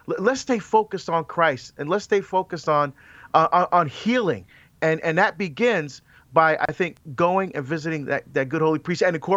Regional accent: New Jersey, United States; I'm not scheduled to come back to my home state anytime soon. Speaking of, sadly, I don't get many invitations from the East Coast. I'm from there.

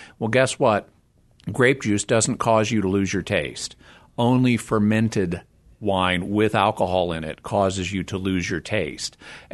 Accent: the South, United States; I mean, I grew up in, as I mentioned, I grew up in the South, and so I grew up in an environment that was somewhat skeptical of alcohol culturally

